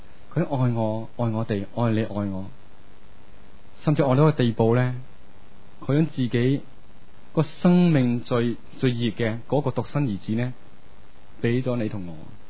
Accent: Hong Kong; 我是揀这样东西出来，因为对我们香港来讲真的太忙，忙到呢我们真的呢疏远上帝

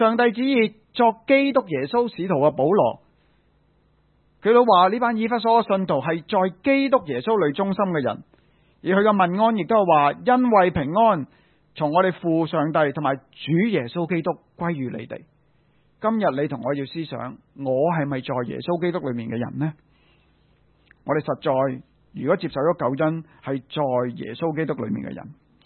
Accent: China; 其实很简单的，我们中国人都有这样的想法的

